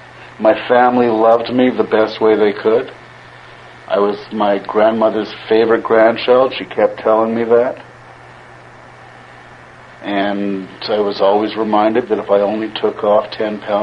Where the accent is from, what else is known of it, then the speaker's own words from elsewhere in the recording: Winnipeg, Manitoba, Canada; That being said, I grew up here in Winnipeg and for whatever reason, didn't like me.